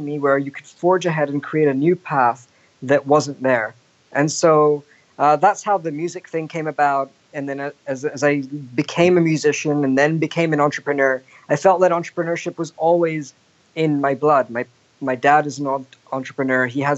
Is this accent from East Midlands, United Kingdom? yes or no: no; London, United Kingdom; also born or lived in India; as I grew up in London, listening to Western music